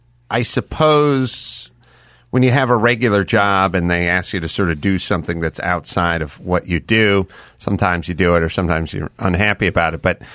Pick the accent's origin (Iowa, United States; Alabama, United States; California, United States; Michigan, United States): California, United States; North Hollywood; I'm from North Hollywood. I had a perfect Whitman sample box of cultures in North Hollywood High.